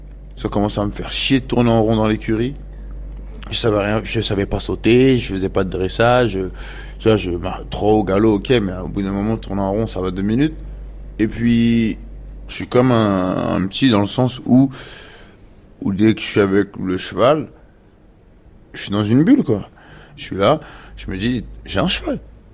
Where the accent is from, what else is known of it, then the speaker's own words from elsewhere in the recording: Montreuil, Île-de-France, France; Je suis de Montreuil, je suis rappeur et je suis cavalier du 9-3.